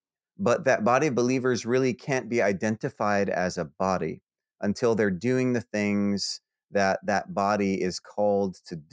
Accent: Hawaii, United States; also born or lived in Los Angeles / Denver / Fort Lauderdale; now in Birmingham, United States; Yeah, I grew up in Hawaii, studied music in Los Angeles, lived in Denver for 10 years, lived in Fort Lauderdale, Florida for 3, and then finally landed in Birmingham, where I've been for 8 years.

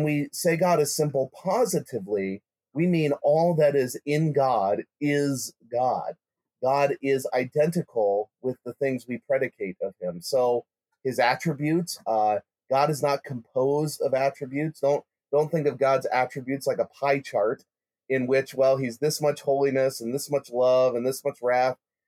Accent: Iowa, United States; I'm from Iowa, and I have a lot of farmers in my church.

